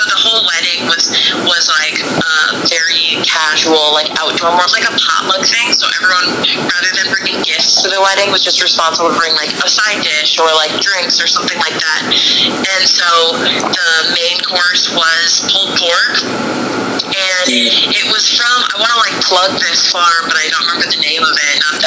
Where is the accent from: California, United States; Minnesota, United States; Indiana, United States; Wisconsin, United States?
Minnesota, United States; Minneapolis; I guess there's, like, so many differences just because I grew up in the Twin Cities. Like, so, I don't know. Le- leaving Minneapolis, I guess I'll compare it to the homesicknesses that I have now.